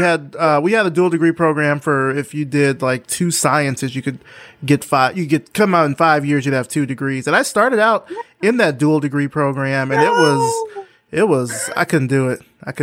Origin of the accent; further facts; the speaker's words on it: Selma, Alabama, United States; So I'm from Selma, Alabama.